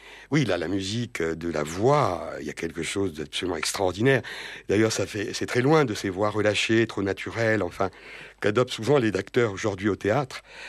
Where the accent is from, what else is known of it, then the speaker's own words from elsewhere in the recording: Bastia, Corsica, France; born there; puisque je suis né à Bastia